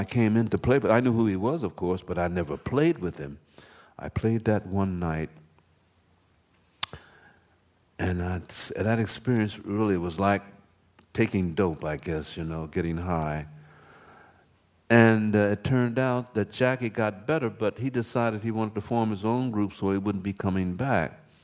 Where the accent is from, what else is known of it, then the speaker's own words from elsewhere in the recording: Pennsylvania, United States; I said, Art, you know, he's from Pittsburgh. I said, we're all from Pennsylvania.